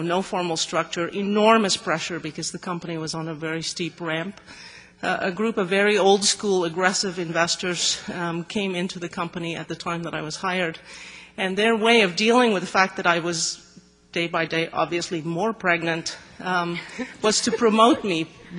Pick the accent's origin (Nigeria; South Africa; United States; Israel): South Africa; moved away as an adult; also born or lived in Oxford, United Kingdom; I grew up in South Africa and went to Balliol College at Oxford in 1979